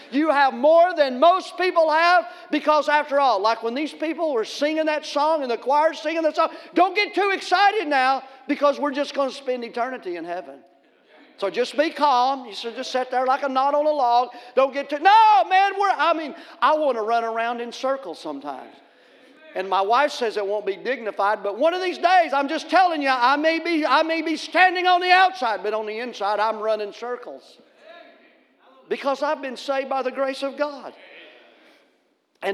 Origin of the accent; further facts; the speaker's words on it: Tennessee, United States; I'm from Tennessee, and I can understand that.